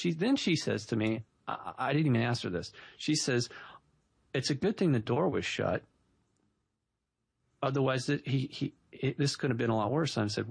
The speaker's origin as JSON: {"language": "English", "town": "Malibu", "region": "California", "country": "United States", "tie": "born or raised there", "said": "growing up in Malibu, there's a lot of ticks out there."}